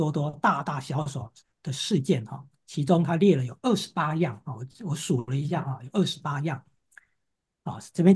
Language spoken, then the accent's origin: Chinese; China; 因为我们中国人也是在说嘛，哈，天下合久必分，分久必合啊。